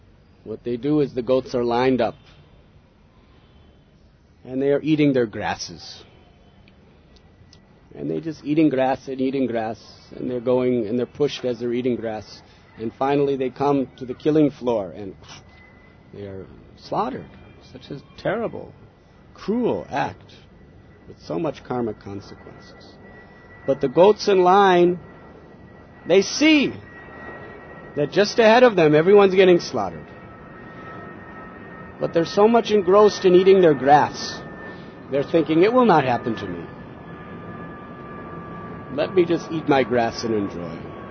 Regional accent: United States; That is, from a Western point of view, I'm coming from America.

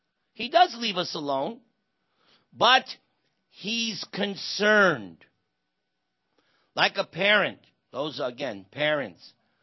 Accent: New York, United States; I cannot say I'm going back to India. No. I come from New York. Forget about it. If I say I'm going back home, back to New York, that makes sense.

